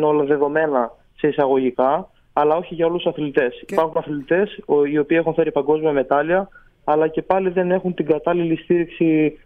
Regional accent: Alexandroupoli, Eastern Macedonia and Thrace, Greece; βρίσκομαι και κατάγομαι από την Αλεξανδρούπολη, που είναι μια πάρα πολύ κλειστή κοινωνία

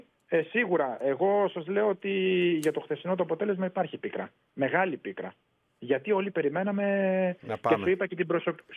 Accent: Kalamata, Peloponnese, Greece; Καλαμάτα είναι η πόλη μου. Αγαπημένη Καλαμάτα.

